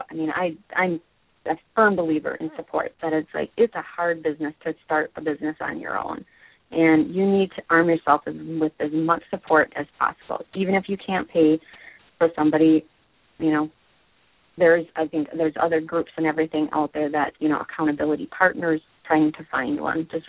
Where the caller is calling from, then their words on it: Eagan, Minnesota, United States; from Eagan, Minnesota.